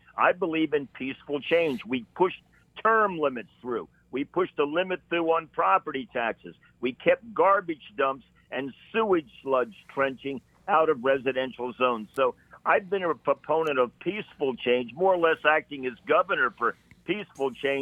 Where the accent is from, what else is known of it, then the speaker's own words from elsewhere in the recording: Maryland, United States; I was born in Montgomery County. I've lived here all my life.